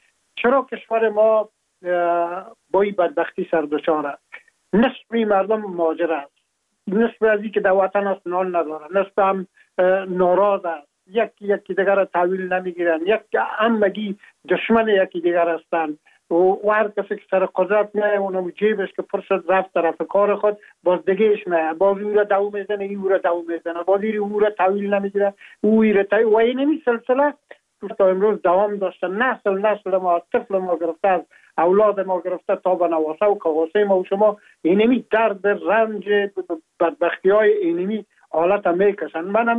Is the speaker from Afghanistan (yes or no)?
yes; Afghanistan; now in France; ما هم در جمع عموم مردم هایی بودم که از افغانستان بر آمدم و تقریبا این 3.5 سال میشه که من در فرانسه زندگی میکنم